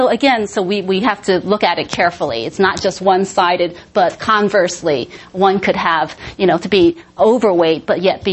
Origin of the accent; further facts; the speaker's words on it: New York City, New York, United States; also born or lived in Canada; but I'm a U.S. citizen here. But I grew up in New York City for many years